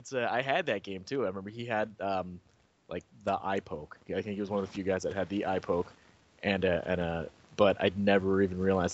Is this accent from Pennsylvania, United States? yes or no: yes; Philadelphia, Pennsylvania, United States; And growing up in Philadelphia also, you just a big chunk of my high school years was just going down to the ECW arena too.